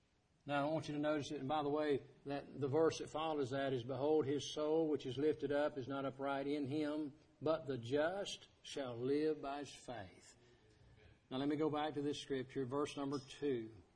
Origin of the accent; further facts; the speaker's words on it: the South, United States; Well, here, I'm from the South. My home was not far away. I was in a relatively good, I use that word relative, but relatively good Southern Baptist church.